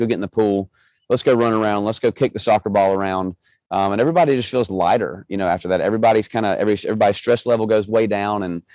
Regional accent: Georgia, United States; born there; And I was born in Georgia, and I've got a lot of family in North Carolina.

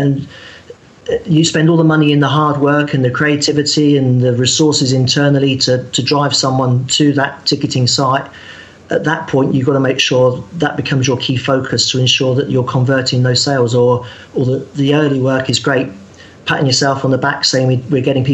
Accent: Southampton, South East England, United Kingdom; It was my hometown club, Southampton, football or soccer.

